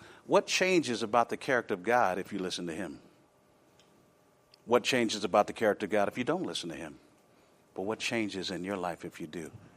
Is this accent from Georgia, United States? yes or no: yes; Rome, Georgia, United States; also born or lived in Texas; whenever I come back to Georgia, because I'm from here, I think about that. I was born in Rome, Georgia, Floyd County.